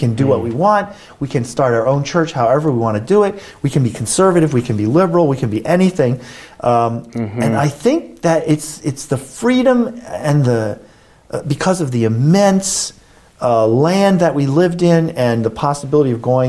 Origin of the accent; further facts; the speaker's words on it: United States; I'll speak of that because I'm an American, in the American setting, for so many of us Christians